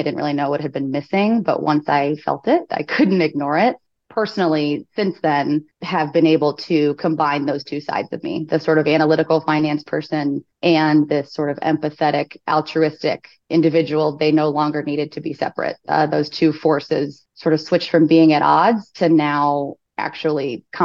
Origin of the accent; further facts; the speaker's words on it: Florida, United States; Briefly about me, I'm from Florida, moved around a lot growing up, raised by a single mom